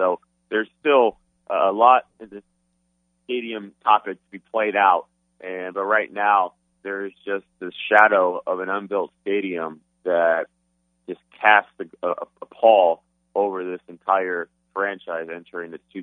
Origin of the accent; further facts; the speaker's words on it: San Diego, California, United States; I'm from San Diego. I live in San Diego.